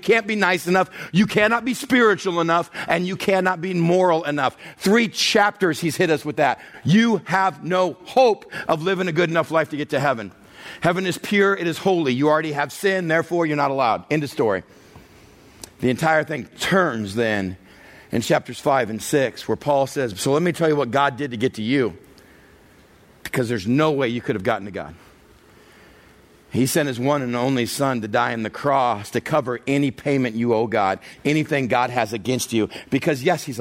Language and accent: English; Texas, United States; I come from West Texas.